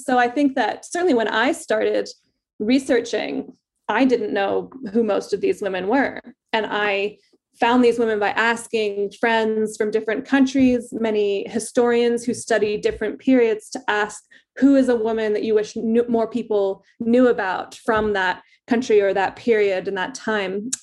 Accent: United States; also born or lived in United Kingdom; I'm both British and American. and sort of grew up with my British parents in American school, hearing about, you know, the evil British

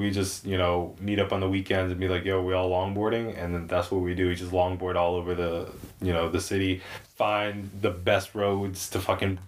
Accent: Connecticut, United States; also born or lived in New York; And I was born in New York, Manhattan City Hospital, and lived there up until I was 5, where my parents moved to Connecticut. That's where I pretty much was raised from my adolescence up until I graduated high school.

